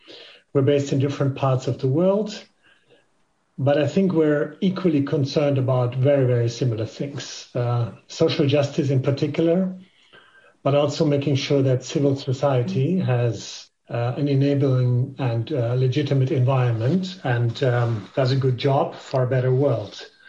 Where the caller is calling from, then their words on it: Berlin, Germany; I'm a European male wearing a white shirt with black glasses, and I'm calling you from Berlin